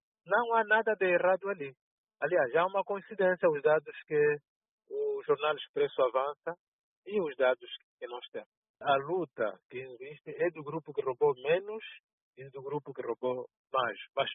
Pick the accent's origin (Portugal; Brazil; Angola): Angola